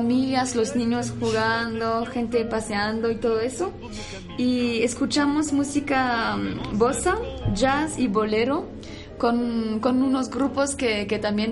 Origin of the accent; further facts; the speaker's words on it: France; Spanish is a second language; porque en Francia así es, hay conciertos en todas las ciudades, también en los pueblitos. En mi pueblo también lo hicieron con los niños